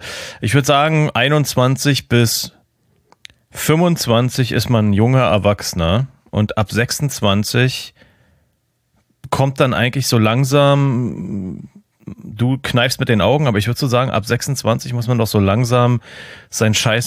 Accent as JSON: {"language": "German", "country": "Germany", "said": "aber ich als Piefke war nur so, ja, ich will irgendwas mit Autos machen, so."}